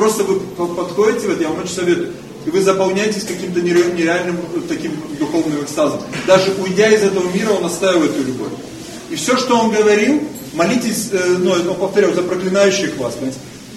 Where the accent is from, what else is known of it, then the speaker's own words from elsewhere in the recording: Ukraine; Я так помню с детства, хотя я еще украинец.